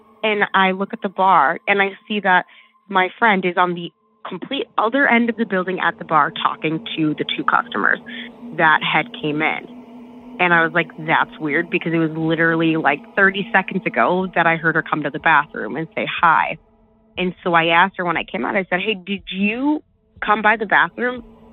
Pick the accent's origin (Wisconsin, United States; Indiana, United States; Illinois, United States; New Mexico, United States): Wisconsin, United States; Eau Claire; I am from Eau Claire, Wisconsin, but my story takes place in a small town that is not far from here.